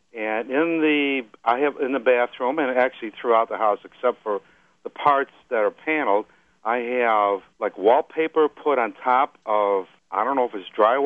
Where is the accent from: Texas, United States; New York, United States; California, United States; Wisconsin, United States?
Wisconsin, United States; Friendship; I'm from Friendship, Wisconsin.